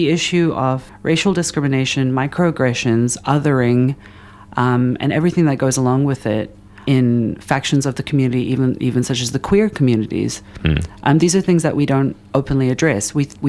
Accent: New Zealand; I'm from Aotearoa, New Zealand, just like you."

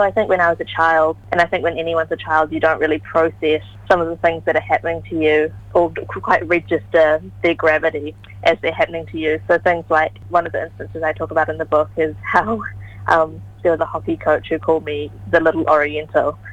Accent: Auckland, New Zealand; looking back on my childhood and growing up in Auckland

